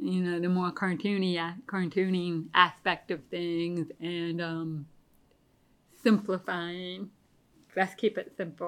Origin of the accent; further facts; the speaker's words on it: Virginia, United States; I come from Virginia. I was born in Virginia, raised in Virginia, and was only away from Virginia for 3 years for graduate school in Ohio.